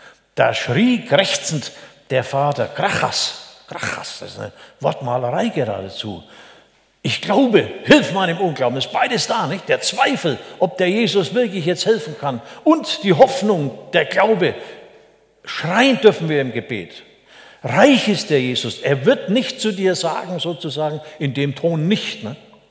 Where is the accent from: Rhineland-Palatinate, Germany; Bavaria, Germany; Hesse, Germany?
Bavaria, Germany; Es ist kein Unterschied, aus welcher Kultur du kommst. Ich komme aus der Oberfränkischen